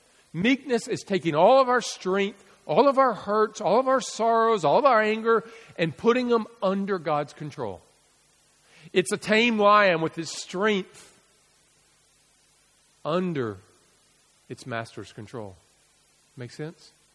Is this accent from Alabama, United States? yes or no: yes; Alabama, United States; I am a redneck from Alabama and I just want to punch somebody sometimes.